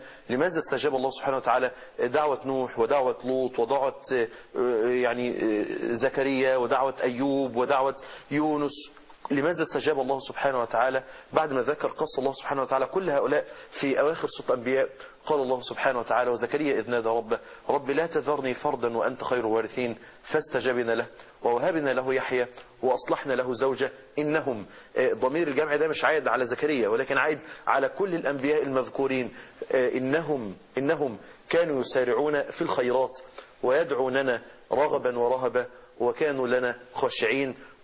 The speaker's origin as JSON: {"language": "Arabic", "country": "Egypt", "said": "وأسأله سبحانه وتعالى أن يجعل بلادنا مصر أمنا أمانا"}